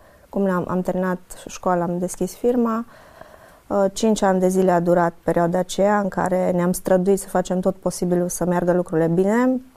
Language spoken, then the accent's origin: Romanian; Oradea, Bihor County, Romania; sunt din Oradea, am absolvit Facultatea de Management din cadrul Universității Emanuel.